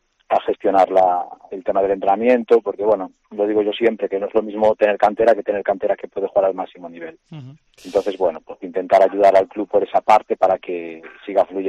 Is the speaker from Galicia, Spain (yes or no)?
yes; Lugo, Galicia, Spain; born there; nací en Lugo